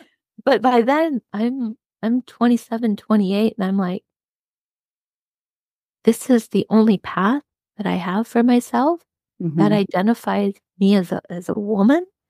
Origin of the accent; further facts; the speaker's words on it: South Dakota, United States; And I grew up in South Dakota. So I grew up in a place where having kids is what you do.